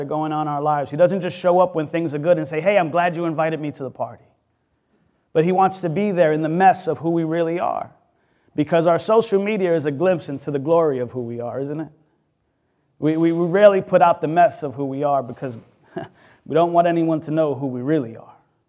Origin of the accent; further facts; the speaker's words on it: New York City, New York, United States; I was born and raised in the Bronx, and I'll be quick.